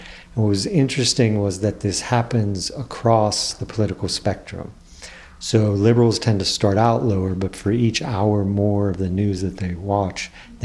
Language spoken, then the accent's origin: English; United States; I was sort of embarrassed to order something at the store because I knew that they would think that I'm American.